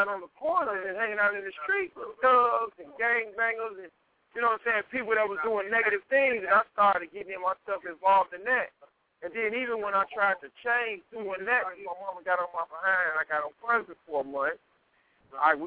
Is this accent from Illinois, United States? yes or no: yes; Chicago, Illinois, United States; I grew up in the Inglewood area. My grandmother with Hoover's son.